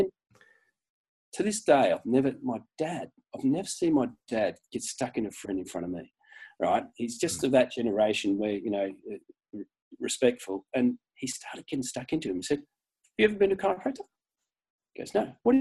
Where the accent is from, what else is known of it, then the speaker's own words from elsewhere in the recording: Australia; So my father's like, I'm half and half, I'm half caste, right? So I'm half New Zealand, I suppose. And my, you know, dad's a Kiwi and I was brought up in Australia.